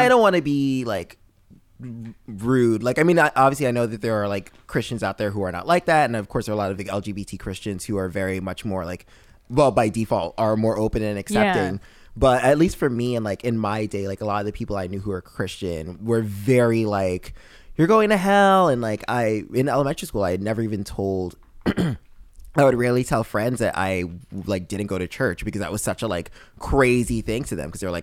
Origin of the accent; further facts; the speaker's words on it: New York, United States; born there; people still, like, will not believe me when I'm like, oh, I was born in New York.